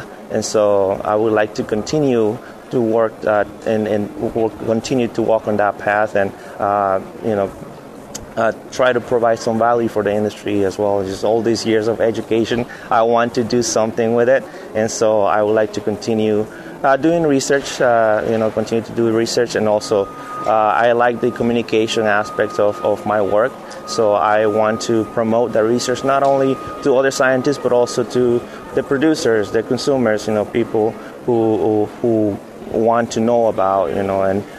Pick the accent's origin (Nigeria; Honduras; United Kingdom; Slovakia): Honduras; also born or lived in Costa Rica; now in California, United States; I am originally from Honduras, born and raised. I've been around many places, so I did my undergrad in Costa Rica